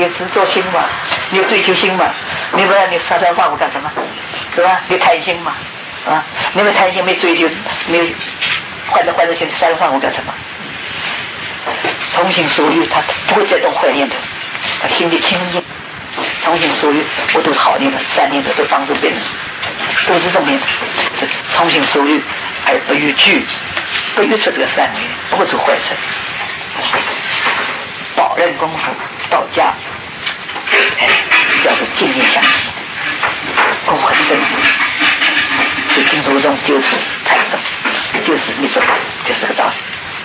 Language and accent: Chinese; Shanghai, China; 误举是我们上海话